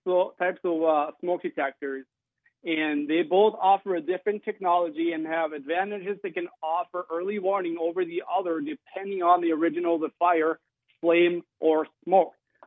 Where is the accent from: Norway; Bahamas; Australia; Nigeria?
Norway; now in United States; I am Norwegian. I'm born and raised in Norway, moved here 10, 11 years ago